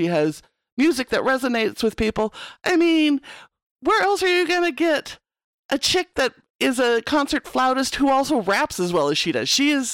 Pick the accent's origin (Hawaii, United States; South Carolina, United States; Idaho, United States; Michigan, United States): Idaho, United States; I grew up white in Southeast Idaho. I didn't see my first Black person until I was in fourth grade.